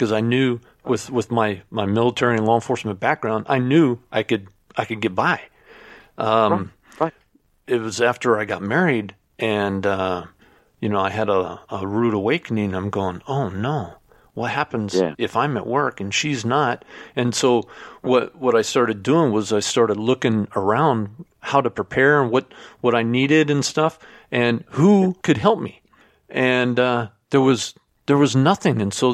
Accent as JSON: {"language": "English", "region": "Oregon", "country": "United States", "said": "I'm originally from Oregon"}